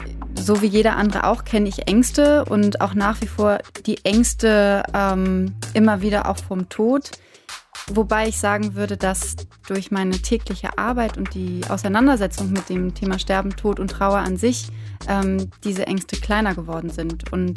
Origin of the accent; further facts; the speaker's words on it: Hamburg, Germany; als Hamburgerin ist es auch immer was Besonderes, wenn man einfach Hafenluft schnuppert